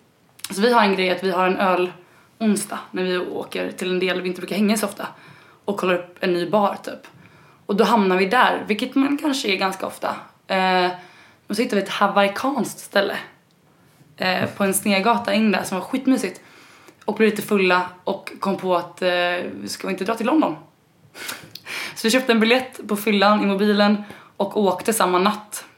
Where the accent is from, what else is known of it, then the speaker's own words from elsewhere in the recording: Kungsbacka, Halland County, Sweden; jag växte upp i Kungsbacka, som är en liten stad utanför Göteborg. Där alla mina polare hette Johansson och Eriksson. Och jag och min bror var väl nästan de enda mörka i kommunen, i skolorna typ.